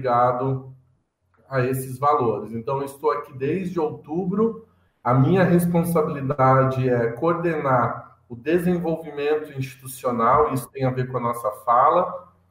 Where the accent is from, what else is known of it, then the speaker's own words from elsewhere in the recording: Lages, Santa Catarina, Brazil; Sou catarinense, da Serra aí, catarinense, sou lagiano